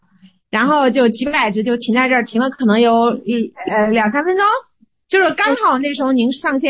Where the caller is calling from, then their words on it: Zhengzhou, Henan, China; 我是郑州的